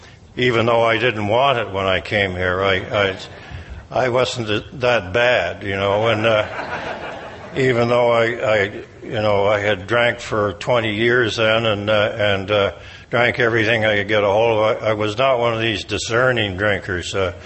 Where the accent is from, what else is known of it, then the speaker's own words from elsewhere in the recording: Mississauga, Ontario, Canada; I'm an alcoholic from Mississauga, Ontario, Canada, which is a suburb of Toronto, if you need to know.